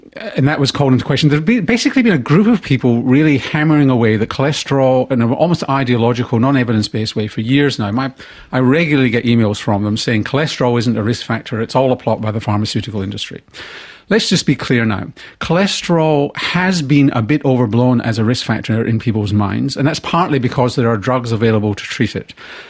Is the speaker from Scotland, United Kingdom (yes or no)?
yes; Scotland, United Kingdom; I grew up in Scotland. I grew up in a country with the highest coronary heart disease rate in the world, apart from parts of India.